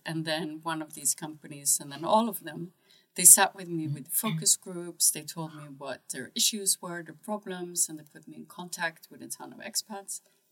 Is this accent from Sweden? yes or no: yes; Sweden; also born or lived in United States; I grew up in Sweden, mostly, and as a teen, we moved to the U.S.